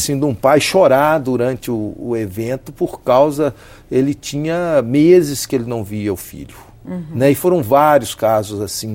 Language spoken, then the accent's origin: Portuguese; Campos Altos, Minas Gerais, Brazil; Eu sou da região lá, sou de Campos Altos, então a região de café